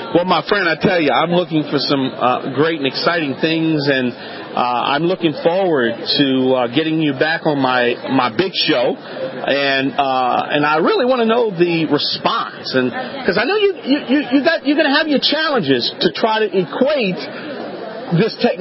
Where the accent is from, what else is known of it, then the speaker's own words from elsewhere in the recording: New Orleans, Louisiana, United States; Well, I'm Cajun, man. We have that that E is now an I. But, hey, Bob, you're one of the exhibitors here at this year's Kitchen and Bath Expo in my hometown, New Orleans, Louisiana.